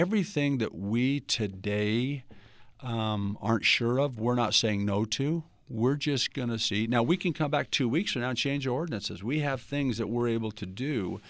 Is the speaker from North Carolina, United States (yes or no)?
no; North Las Vegas, Nevada, United States; fact is when I grew up in North Las Vegas, we were the bedroom community of Las Vegas.